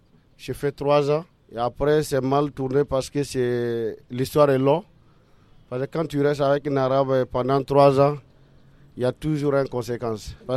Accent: Burkina Faso; moved away; J'ai quitté le Burkina, j'ai traversé le Niger.

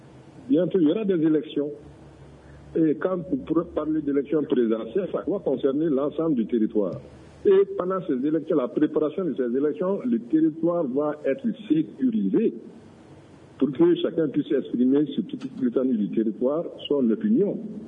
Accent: Mali; Ça me préoccupe en tant que Malien, en tant que parent d'élève

